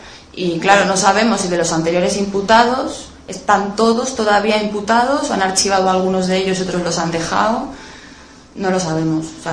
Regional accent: Alcorcón, Community of Madrid, Spain; Somos, exacto, de Alcorcón y claro que apoyamos la huelga

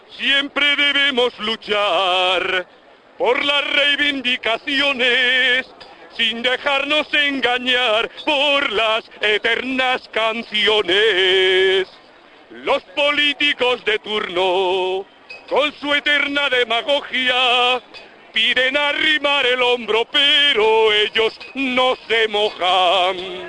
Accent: Madrid, Community of Madrid, Spain; soy madrileño.

